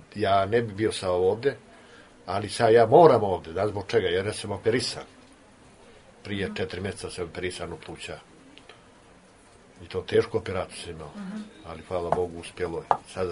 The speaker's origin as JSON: {"language": "Serbian", "country": "Montenegro", "moved": "yes", "said": "Kad sam došao iz Crne Gore, nije sam pio alkohol."}